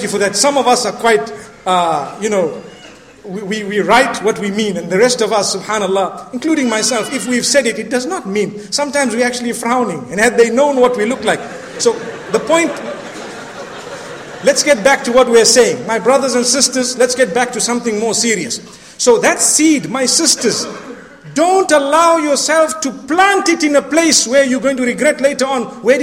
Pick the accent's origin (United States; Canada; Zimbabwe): Zimbabwe; Luckily, I come from Zimbabwe.